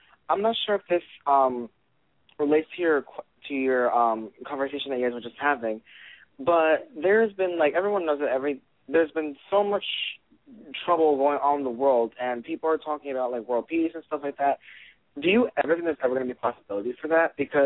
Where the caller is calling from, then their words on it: Connecticut, United States; I'm coming from, and I'm calling from Connecticut.